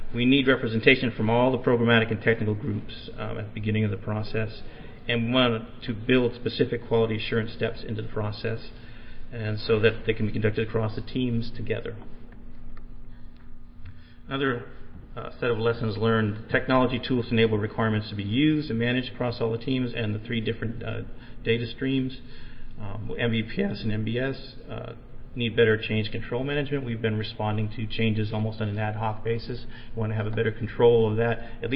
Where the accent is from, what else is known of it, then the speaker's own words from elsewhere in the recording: Newburyport, Massachusetts, United States; I'm a local guy also. I'm from Newburyport.